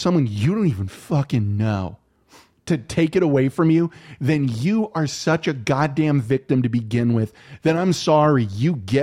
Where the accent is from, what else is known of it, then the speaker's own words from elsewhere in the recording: San Antonio, Texas, United States; I was a fat guy, and I'm from San Antonio, so I can say this.